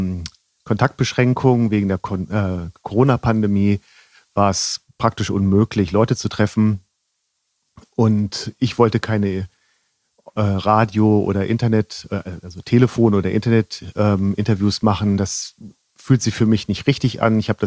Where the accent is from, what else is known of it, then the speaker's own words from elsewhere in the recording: Northern Germany, Germany; now in Rosenheim, Germany; also ich bin ja aus Norddeutschland